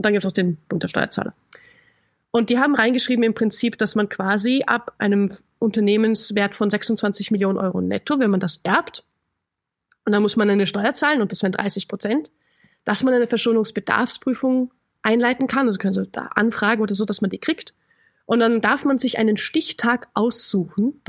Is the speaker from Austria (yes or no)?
yes; Austria; Wir in Österreich haben gar keine Erbschaftssteuer.